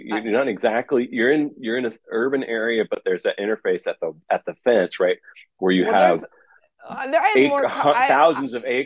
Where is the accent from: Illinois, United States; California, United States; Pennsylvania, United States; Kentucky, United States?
California, United States; San Francisco; I grew up in San Francisco and my teacher, he would bring chickens into our school in the Mission District